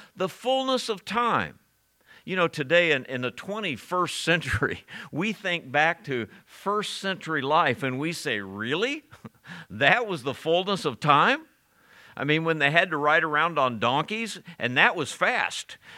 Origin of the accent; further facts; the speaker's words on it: Ohio, United States; I grew up in farmland in Ohio